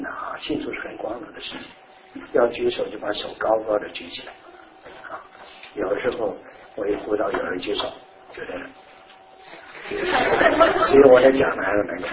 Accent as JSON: {"language": "Chinese", "country": "China", "said": "我说我是大陆人"}